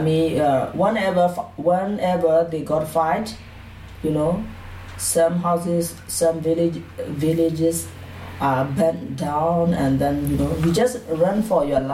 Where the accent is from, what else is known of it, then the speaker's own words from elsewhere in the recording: Myanmar; English is a second language; now in Tasmania, Australia; I come from Burma. I have been in Tasmania about 7 years. I'm from Burma, but before I came to Australia, I lived in a refugee camp for 13 years.